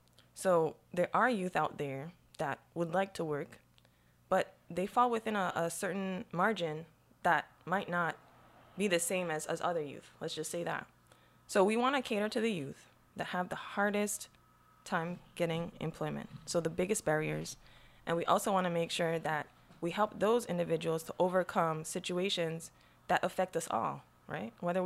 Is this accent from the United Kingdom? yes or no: no; Saint Croix, U.S. Virgin Islands; I'm not going to say that I came from the worst place on the island, but I grew up in Adventure Hill.